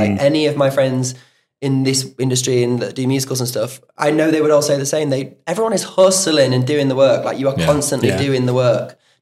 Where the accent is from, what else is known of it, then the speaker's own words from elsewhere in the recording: United Kingdom; especially as British people, we go, oh, I'd like